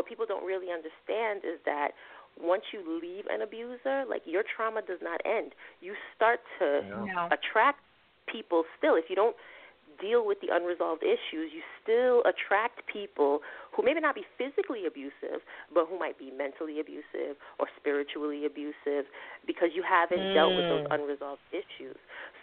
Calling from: New York City, New York, United States; I'm calling from Brooklyn

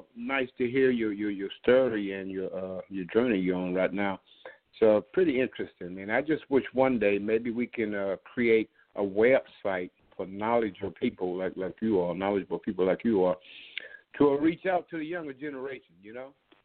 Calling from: Lake Charles, Louisiana, United States; I'm calling from Lake Charles, Louisiana.

